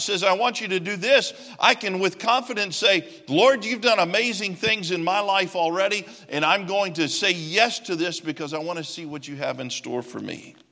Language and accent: English; Clarksville, United States; I'm back in Clarksville, my hometown, last summer.